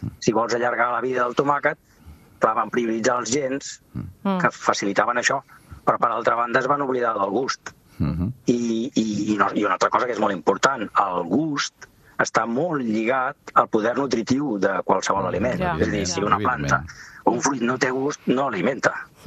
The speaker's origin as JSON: {"language": "Catalan", "town": "El Prat de Llobregat", "region": "Catalonia", "country": "Spain", "said": "També és veritat que aquí al Prat som molt carxoferos i la sabem diferenciar."}